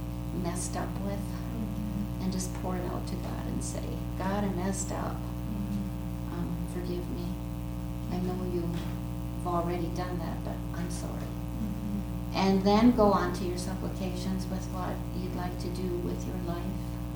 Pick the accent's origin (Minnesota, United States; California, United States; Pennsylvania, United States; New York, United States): Minnesota, United States; We are from Minnesota. I live on a farm, and we have a field road that I do 2 miles on